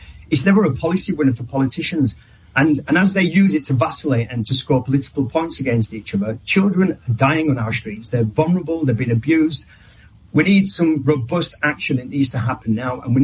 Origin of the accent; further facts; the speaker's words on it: Halifax, Yorkshire and the Humber, United Kingdom; I'm from Halifax, West Yorkshire.